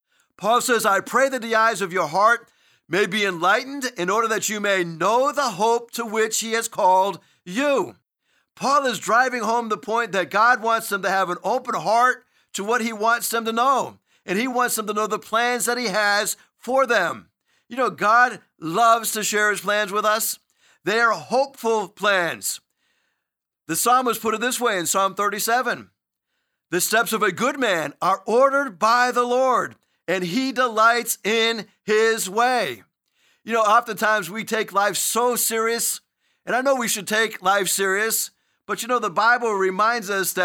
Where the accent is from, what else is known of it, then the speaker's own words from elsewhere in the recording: New England, United States; because I'm from New England, I've been to the place where this Cheers supposedly came up with the idea of their location.